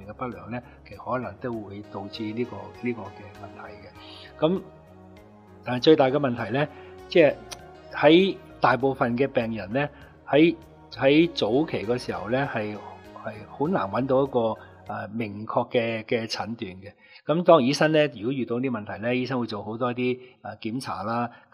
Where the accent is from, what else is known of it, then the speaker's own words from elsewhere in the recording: China; 就比較食小麥多過食我哋中國人或者亞洲人食飯啦